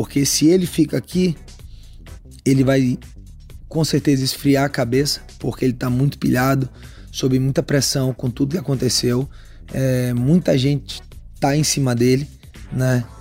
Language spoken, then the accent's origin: Portuguese; João Pessoa, Paraíba, Brazil; born there; also born or lived in Salvador; Eu sou meio paraibano, meio baiano, né? Porque nasci em João Pessoa, morei muito tempo lá em Salvador. Então, Salvador é um lugar que eu tenho minhas raízes ali também. Meu pai é baiano, mora lá até hoje.